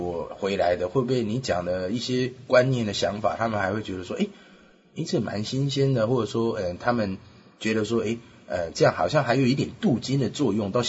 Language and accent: Chinese; Taiwan; 我们台湾人本来就可以拿两本护照的嘛